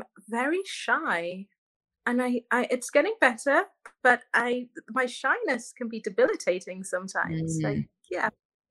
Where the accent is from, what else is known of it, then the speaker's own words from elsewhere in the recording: Wales, United Kingdom; yeah, I'm Welsh.